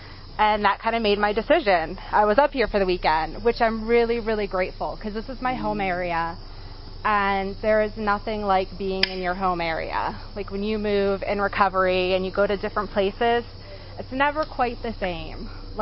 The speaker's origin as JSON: {"language": "English", "town": "Patton", "region": "Pennsylvania", "country": "United States", "tie": "born or raised there", "said": "And I grew up in Patton, PA, which is like 30 minutes away in a really small town. And I have no desire to ever move back there."}